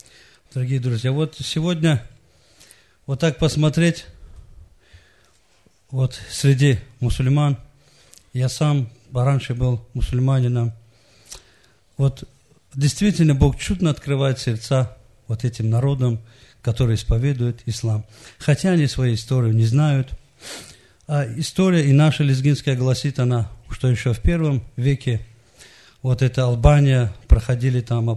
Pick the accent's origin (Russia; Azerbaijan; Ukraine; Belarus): Azerbaijan; Qusar, Qusar District; я тоже из Азербайджана, из города Кусаров.